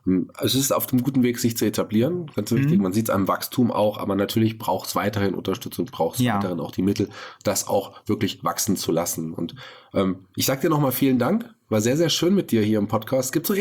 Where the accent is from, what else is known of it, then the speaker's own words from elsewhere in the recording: Fulda, Hesse, Germany; born there; Fulda ist bunt, Fulda ist weltoffen, kann ich als gebürtiger Fuldaer auch sagen.